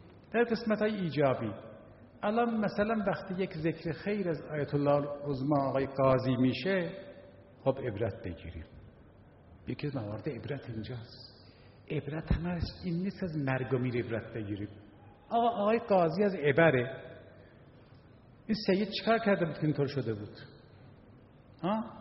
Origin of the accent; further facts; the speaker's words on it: Tehran, Tehran Province, Iran; من خودم اصلا در امیریه بزرگ شدم، در عالم بچه جوانی.